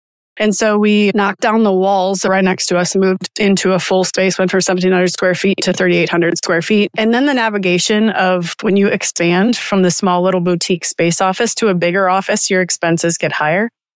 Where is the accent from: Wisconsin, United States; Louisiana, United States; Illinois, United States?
Wisconsin, United States; moved away as an adult; now in Knoxville, United States; ended up moved to Knoxville. I'm from Wisconsin originally, moved to Knoxville and interned for somebody.